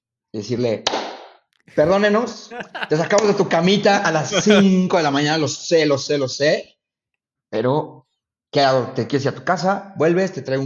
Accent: Guadalajara, Jalisco, Mexico; pues porque yo vengo de Guadalajara, mi familia no se dedica absolutamente nada a esto, o sea, mi mamá era una directora de un kinder

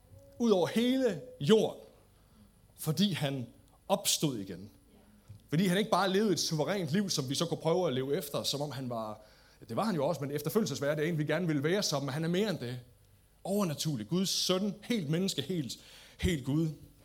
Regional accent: Nykøbing Mors, North Denmark Region, Denmark; born there; kommer fra en lille skodby. Jeg er født i Nykøbing Mors

